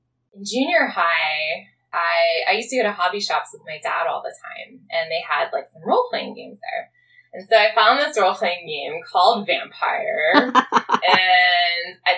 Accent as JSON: {"language": "English", "town": "Philadelphia", "region": "Pennsylvania", "country": "United States", "tie": "born or raised there", "said": "I grew up in Philly."}